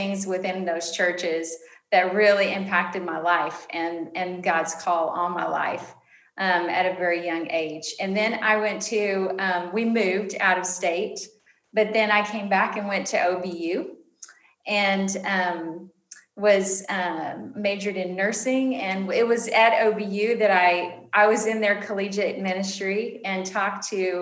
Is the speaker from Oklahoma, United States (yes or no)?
yes; Oklahoma, United States; I grew up in Oklahoma, a preacher's daughter, and I have family in Eastern Oklahoma, especially in a little town of Stigler.